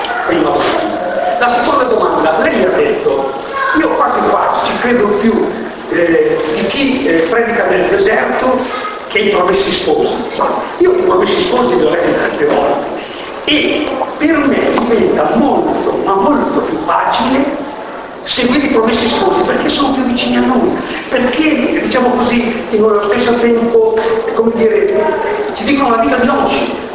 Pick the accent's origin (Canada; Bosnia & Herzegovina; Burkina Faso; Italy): Italy; Lombardy; Io sono lombardo, esatto.